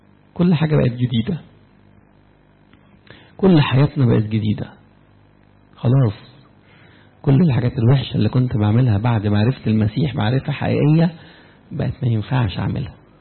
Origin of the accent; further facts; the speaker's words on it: Upper Egypt, Egypt; accent: Sa'idi; بتكلم صعيدي، الحمد لله. يعني ايه؟ تنسى لغة بلدك؟